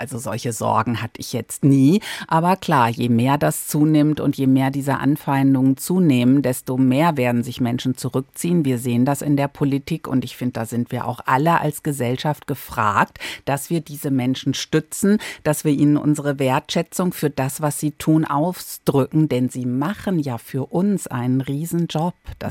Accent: Lower Saxony, Germany; ich komme aus Ostfriesland ursprünglich

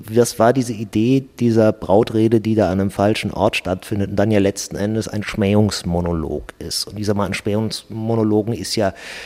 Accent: Southern Germany, Germany; Ich bin selber Süddeutscher.

